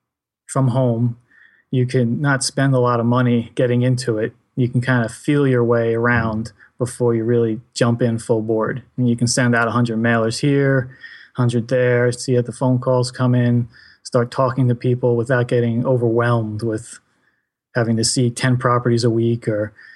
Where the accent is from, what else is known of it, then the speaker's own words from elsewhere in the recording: New Jersey, United States; I am from New Jersey.